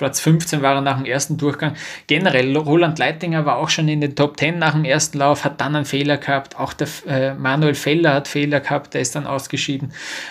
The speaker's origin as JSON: {"language": "German", "country": "Austria", "said": "Ich bin Österreicher"}